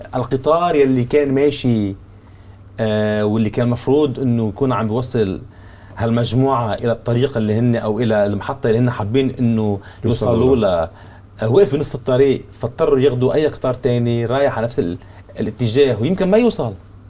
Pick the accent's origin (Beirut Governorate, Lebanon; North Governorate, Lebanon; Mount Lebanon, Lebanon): North Governorate, Lebanon; Tripoli; يعنيني العمل على تحسين ظروف أهلي ومدينتي بطرابلس